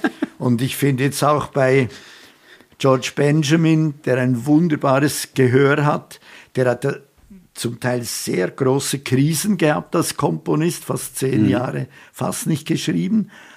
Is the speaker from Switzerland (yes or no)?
yes; Switzerland; als Schweizer